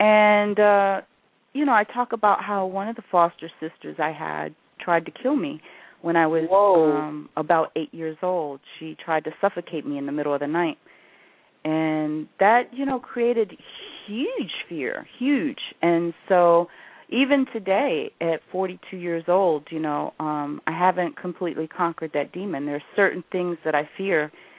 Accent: New York, United States; You know, I'm from New York, so this is very touching for me

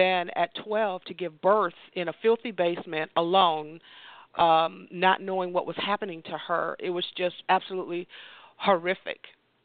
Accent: Flint, Michigan, United States; born there; Well, I was born in Michigan. I was born in Flint.

